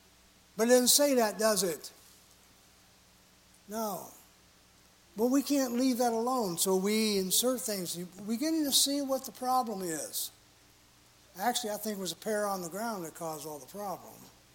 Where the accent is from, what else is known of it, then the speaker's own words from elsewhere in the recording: West Virginia, United States; there was a sister there that somehow she was told that I was from West Virginia.